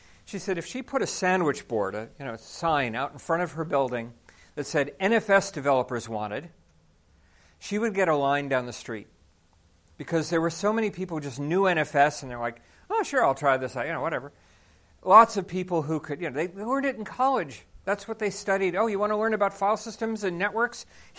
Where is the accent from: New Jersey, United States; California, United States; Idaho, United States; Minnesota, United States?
Minnesota, United States; I come from Minnesota.